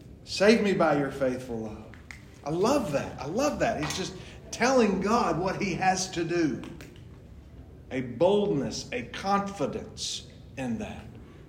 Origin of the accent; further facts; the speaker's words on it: Alabama, United States; Me growing up in North Alabama, I always want to see him say please.